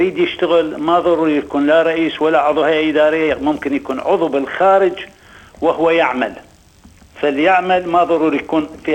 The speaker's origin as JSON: {"language": "Arabic", "country": "Iraq", "moved": "yes", "said": "أنا وصلت هون ديسمبر 2005، وبناء على رغبة وإلحاح زملائي من الناطقين باللغة العربية، عندنا في العراق في بغداد نادي اسمه نادي الهندية"}